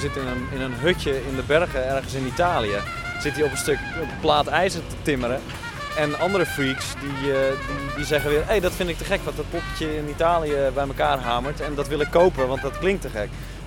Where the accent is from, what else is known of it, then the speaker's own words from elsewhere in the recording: Netherlands; Maar ja, toen we uit Nederland kwamen, ja, dan gaat het praten wel makkelijk.